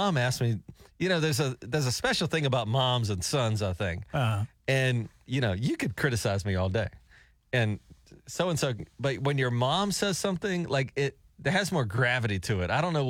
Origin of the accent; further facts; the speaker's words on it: Alabama, United States; now in Tulsa, United States; However, as an outsider, which I am, I grew up in Alabama.